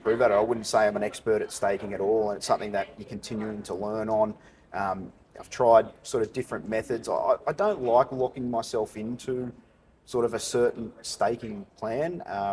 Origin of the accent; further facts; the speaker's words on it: Sydney, New South Wales, Australia; now in Victoria, Australia; I grew up in Sydney